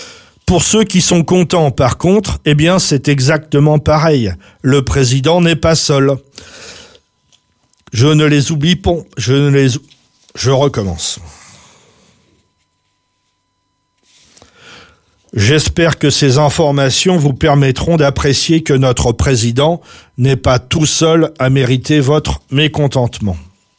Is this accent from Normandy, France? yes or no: yes; Le Havre, Normandy, France; En plus, je viens du Havre et je voudrais surtout éviter toute confusion.